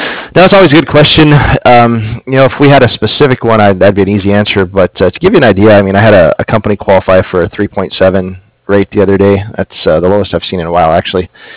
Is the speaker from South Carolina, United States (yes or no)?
no; Texas, United States; I grew up in Central Texas, and I remember it was hot.